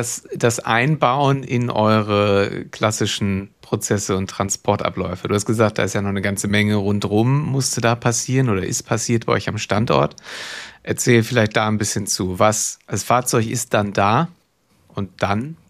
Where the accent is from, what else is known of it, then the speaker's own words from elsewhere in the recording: Kiel, Schleswig-Holstein, Germany; Als Kieler sage ich natürlich nicht im Herzen, sondern im Zentrum